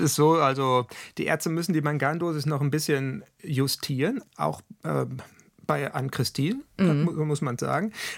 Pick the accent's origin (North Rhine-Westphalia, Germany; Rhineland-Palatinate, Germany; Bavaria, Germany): North Rhine-Westphalia, Germany; würde man bei uns im Ruhrgebiet sagen